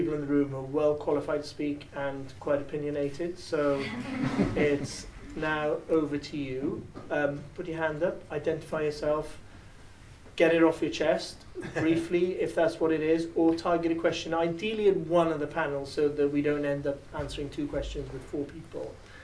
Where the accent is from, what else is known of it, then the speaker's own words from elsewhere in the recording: Wales, United Kingdom; first language Welsh; English is a second language; I'd actually say, as a Welshman and a whose mother tongue is Welsh